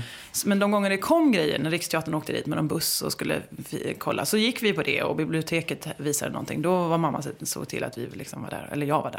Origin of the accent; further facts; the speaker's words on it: Halland County, Sweden; Och att jag är uppvuxen i Halland.